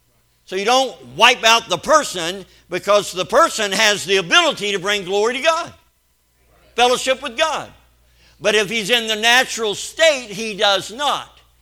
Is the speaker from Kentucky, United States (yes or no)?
yes; Kentucky, United States; also born or lived in Missouri / Oklahoma; I'm in Missouri. I was born here. I grew up in Kentucky. I've been in Oklahoma a long time.